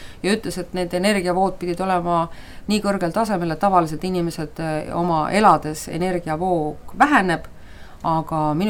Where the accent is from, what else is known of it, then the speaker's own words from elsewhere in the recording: Paide, Järva County, Estonia; ma hakkasin vaikselt siis rääkima, et ma olen Paidest.